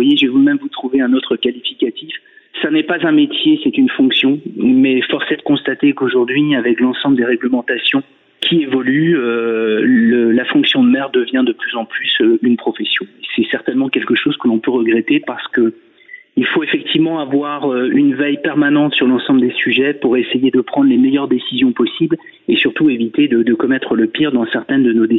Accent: Tréguier, Brittany, France; Je suis natif de Tréguier, j'ai quasiment toujours vécu à Tréguier.

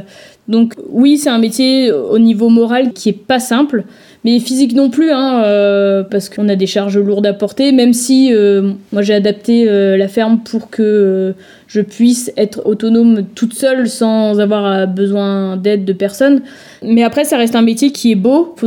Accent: Bannalec, Brittany, France; Je suis de Banalec, je suis du Finistère, la Sud.

